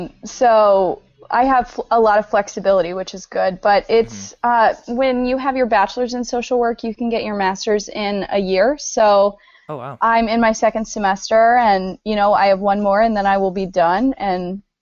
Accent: Indiana, United States; I was in like this tiny little Indiana community. I'm from Indiana.

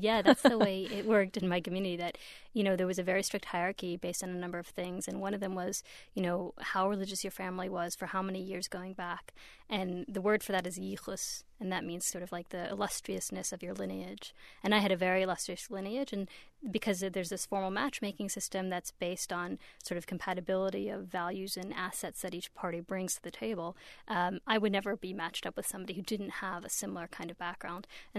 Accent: Pittsburgh, Pennsylvania, United States; but I grew up in Pittsburgh, and so I was actually surrounded by a lot of more modern Orthodox folks

